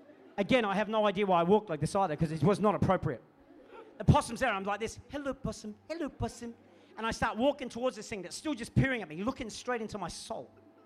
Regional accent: Adelaide, South Australia, Australia; now in Melbourne, Australia; I grew up in Adelaide, but then we moved to Melbourne. And in Melbourne, we lived in this townhouse.

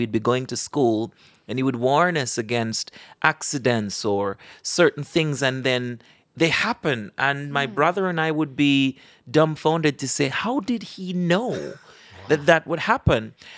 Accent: Jamaica; born there; I'm Jamaican. I was born there. And I grew up in the church.

